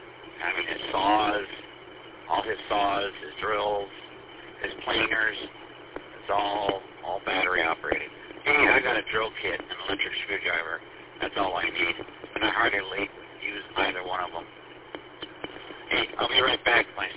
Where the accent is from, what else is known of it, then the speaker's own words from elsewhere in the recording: Clinton Township, Michigan, United States; also born or lived in California; I was born and raised at 16 in Gratiot, which used to be Mount Clemens before it was Clinton Township, or chartered fully into Clinton Township.